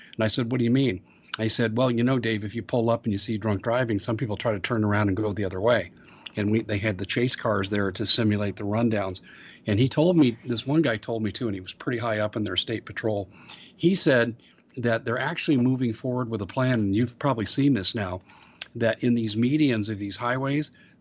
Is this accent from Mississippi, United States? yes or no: no; Colorado, United States; When I was doing my radio show, 2008, 2009, and I grew up in Colorado, and I have two friends, lifetime friends, that are in law enforcement.